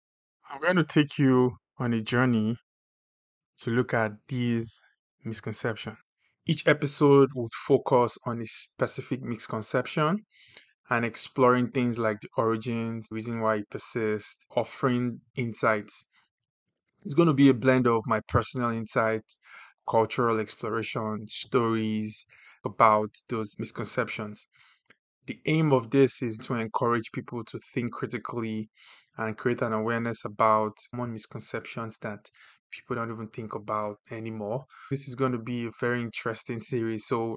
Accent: Nigeria; accent: Nigerian; English is a second language; Because if you hear me speak anywhere, you would definitely know that this person is Nigerian. You know, that is my origin. That's where I'm from.

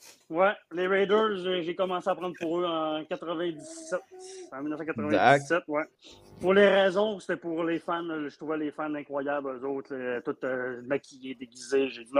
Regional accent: Quebec, Canada; Moi je suis du Québec, je suis à deux heures de Québec, dans le fond de la ville de Québec, au nord, qu'on appelle la région du Saguenay-Lac-Saint-Jean

